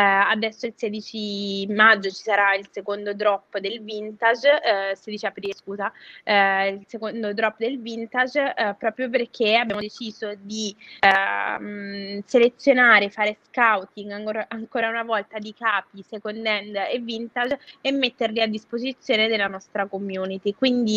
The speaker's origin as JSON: {"language": "Italian", "town": "Naples", "region": "Campania", "country": "Italy", "lives_now": "Milan, Italy", "said": "io comunque cerco sempre di supportare la mia terra in qualche modo, no? Perché nonostante io viva da tantissimi anni a Milano, per me Napoli è anche una città molto importante"}